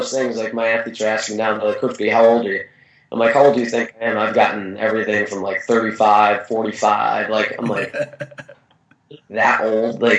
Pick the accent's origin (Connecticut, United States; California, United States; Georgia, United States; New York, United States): Connecticut, United States; I saw that there was a position at Quinnipiac University, which is in my home state of Connecticut